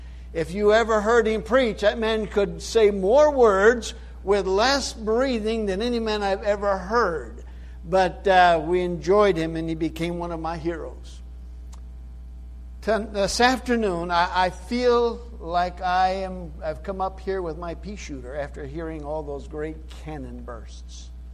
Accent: Brazil; I grew up in Brazil as a missionary's kid

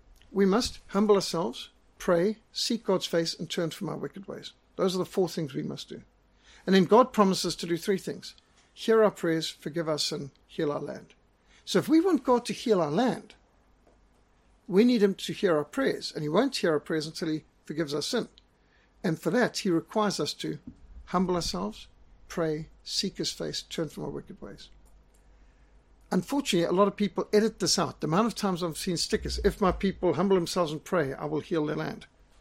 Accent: Zimbabwe; I was raised in Rhodesia, and I served in the South African Defence Force.

